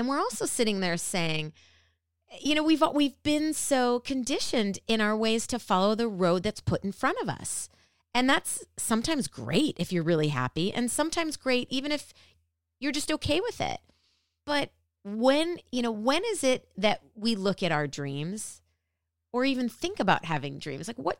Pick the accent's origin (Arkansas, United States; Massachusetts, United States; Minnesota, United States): Minnesota, United States; I grew up in the Midwest. And I grew up in Minnesota.